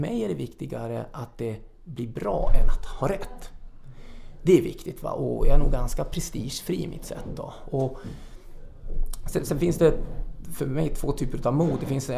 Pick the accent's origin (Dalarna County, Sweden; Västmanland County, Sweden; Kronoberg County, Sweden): Västmanland County, Sweden; Västerås; jag är uppvuxen i Västerås och pappa tog mig på band.